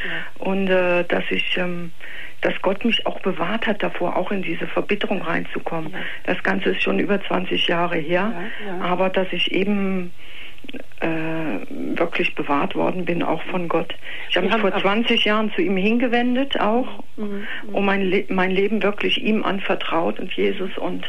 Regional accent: Bavaria, Germany; Ich komme aus Bayern.

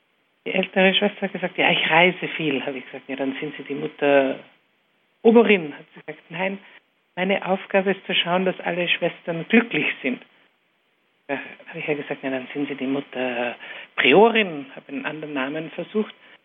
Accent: Austria; Ich bin in Österreich aufgewachsen

